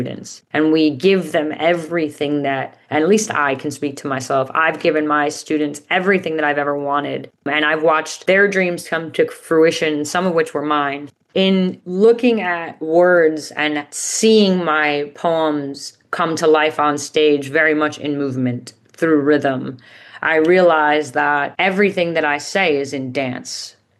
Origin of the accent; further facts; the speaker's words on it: New York City, New York, United States; also born or lived in Staten Island; I was born and raised in Queens. I spent the tail end of my high school career in Staten Island.